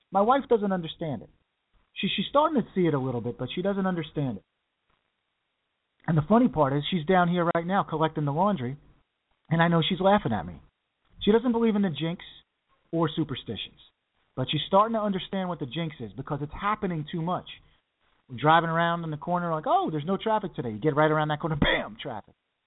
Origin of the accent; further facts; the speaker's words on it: New Rochelle, New York, United States; When I grew up in New Rochelle, the team's name was called the Rebels.